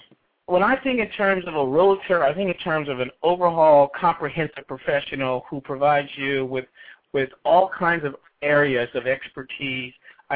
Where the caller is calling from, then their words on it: California, United States; I'm calling you from California because I'm here doing some political work.